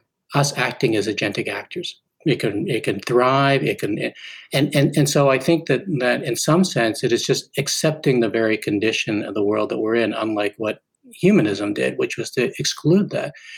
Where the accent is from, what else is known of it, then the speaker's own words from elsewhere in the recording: Montreal, Quebec, Canada; I grew up in Montreal and my parents put us in a Volkswagen camper. We drove across the country and we ended up in Vancouver.